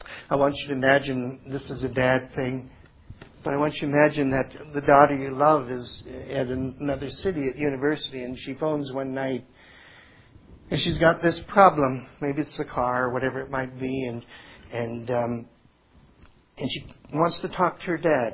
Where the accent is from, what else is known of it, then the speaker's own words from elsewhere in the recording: Windsor, Ontario, Canada; moved away as an adult; I grew up, I aged in Windsor. I was born in Windsor, lived there till I was 24.